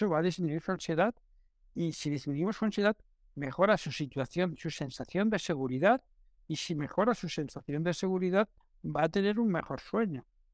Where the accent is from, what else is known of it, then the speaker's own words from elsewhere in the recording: Spain; Nosotros somos desafortunadamente un país que estamos empezando a levantarnos como europeos, pero seguimos acostándonos como españoles